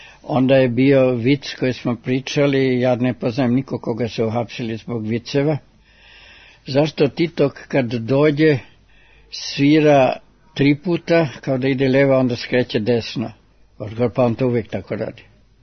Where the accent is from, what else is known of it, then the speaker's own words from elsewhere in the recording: Zrenjanin, Vojvodina, Serbia; also born or lived in Novi Sad; now in Belgrade, Serbia; Ja sam rođen u Velikom Bečkereku, krenuo u školu u Petrovgradu, a iz logora, iz rata sam se duže vratio kratko u Petrovgradu, ali posle sam dolazio Zrenjanin.